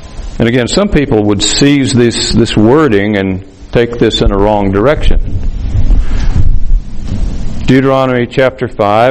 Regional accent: Alabama, United States; moved away; You know, like I said, I came from Alabama, not Egypt. I didn't go to the promised land. I went to Texas.

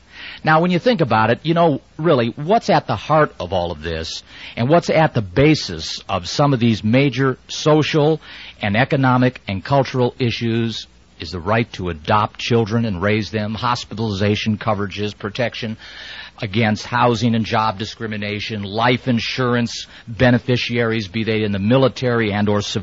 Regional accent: United States; being an American, I notice quite a bit of change here. I've been an American for 48 years

